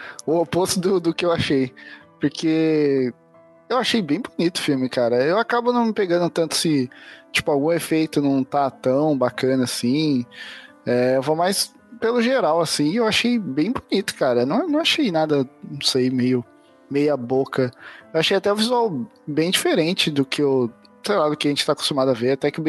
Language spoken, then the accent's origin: Portuguese; Itupeva, São Paulo, Brazil; Eu sou da caravana de Itupeva, São Paulo, interior de São Paulo. Apesar de ser interior, eu trabalho em São Paulo, né?